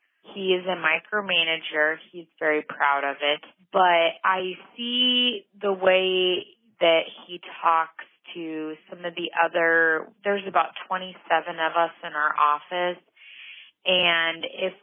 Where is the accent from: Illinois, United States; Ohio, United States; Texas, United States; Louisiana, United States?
Illinois, United States; I am from Illinois